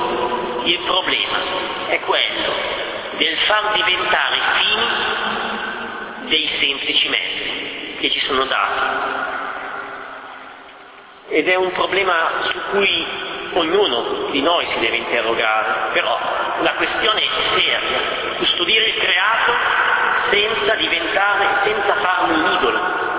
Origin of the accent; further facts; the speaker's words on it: Abbiategrasso, Lombardy, Italy; io vengo da Piategrasso, mio nonno era nelle zone de Vöger, che significa ozero in italiano